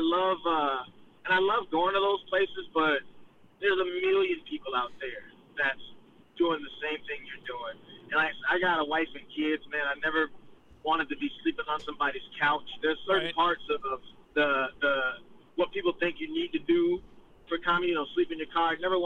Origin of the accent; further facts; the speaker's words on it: Mississippi, United States; now in St. Cloud, United States; And the reason St. Cloud, that's home. I'm originally from Mississippi, but St. Cloud's been home to me for almost the last 30 years.